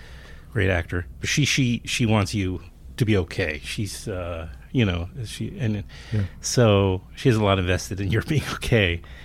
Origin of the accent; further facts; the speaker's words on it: New York, United States; which wasn't the case when I was growing up in New York.